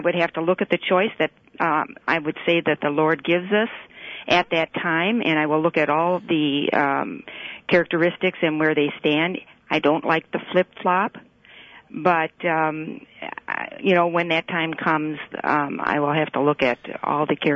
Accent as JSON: {"language": "English", "region": "Michigan", "country": "United States", "said": "Yes, we're down from Michigan, just arrived here in St. Louis"}